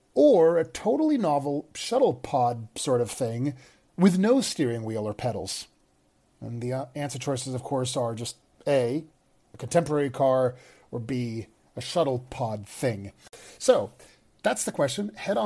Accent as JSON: {"language": "English", "region": "California", "country": "United States", "said": "I'm still in London as I record this, but in any event, my home state of California"}